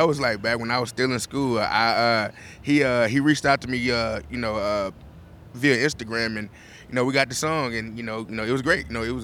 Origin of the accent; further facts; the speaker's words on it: Clarksdale, Mississippi, United States; But then I lived right next to a blues band and found out that, you know, Clarksdale has th